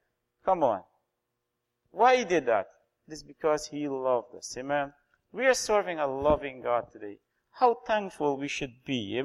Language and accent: English; Guyana; I came all the way from Guyana.